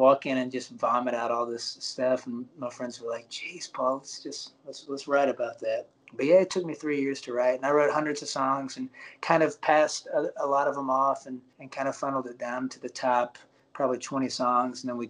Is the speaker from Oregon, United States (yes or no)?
no; Alabama, United States; also born or lived in Nashville / Los Angeles; I was living in Los Angeles at the time. I'm from Alabama originally. I lived in Nashville for a handful of years